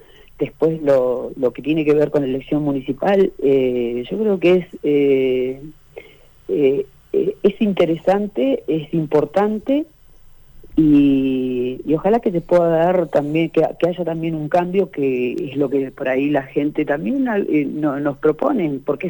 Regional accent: Cutral Có, Neuquén, Argentina; moved away; Yo vengo de la ciudad de Cutralcón, donde no tenemos río. Por supuesto que hace muchos años que no vivo allá, pero voy todo el tiempo

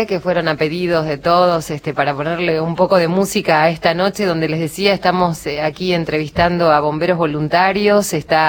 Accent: San Antonio de Areco, Buenos Aires Province, Argentina; Me acuerdo de mi pueblo, yo soy de San Antonio Areco y era terrible, ¿no?

